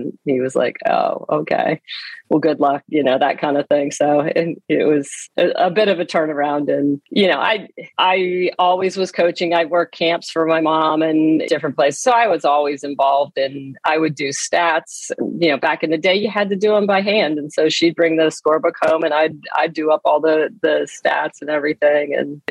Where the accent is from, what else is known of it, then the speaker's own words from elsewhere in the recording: Erie, Pennsylvania, United States; Yeah, I did. I grew up in Erie, Pennsylvania. Yeah, on the lake.